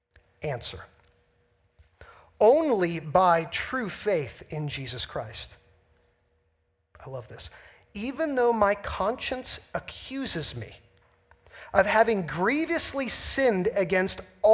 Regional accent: United States; I mean, I'm an American.

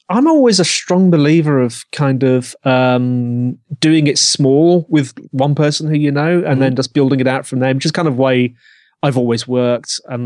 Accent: Birmingham, West Midlands, United Kingdom; accent: Birmingham; now in Brighton, United Kingdom; Well, I live in Brighton, but I am a Brummie.

